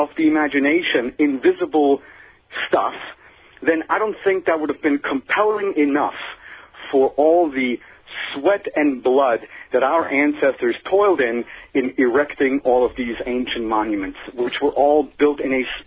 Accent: Switzerland; part of my life I grew up in Switzerland.

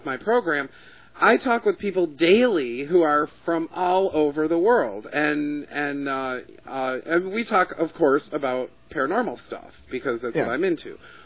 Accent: United States; I've never asserted my USA-ness. You know, I mean, I'm proud of my country

